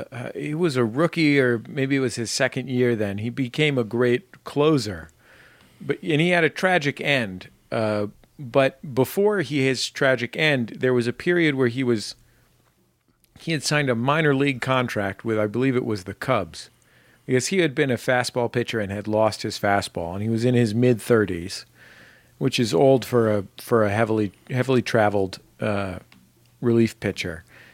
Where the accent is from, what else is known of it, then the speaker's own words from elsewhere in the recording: San Francisco, California, United States; I'm from San Francisco, so I was a Giants fan.